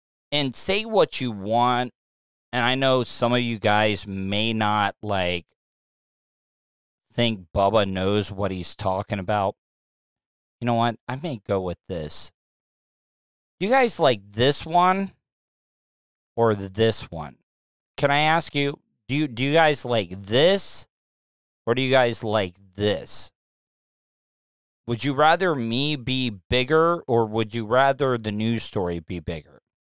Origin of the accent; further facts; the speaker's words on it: Florida, United States; I grew up in Volusia County